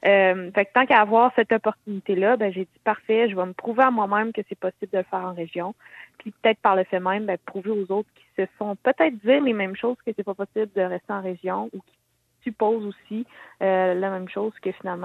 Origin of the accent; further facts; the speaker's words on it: Sainte-Luce, Quebec, Canada; Oui, moi j'ai grandi à Saint-Luce.